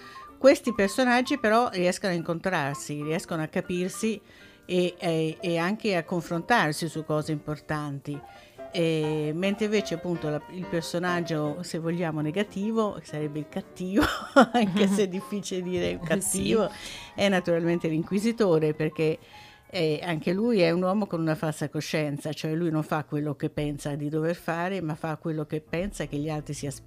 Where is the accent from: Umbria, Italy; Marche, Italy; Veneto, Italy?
Marche, Italy; Ancona; born there; io ho vissuto, sono nata a Piazza del Papa, quindi a pochissima distanza da questo posto di Piazza Malatesta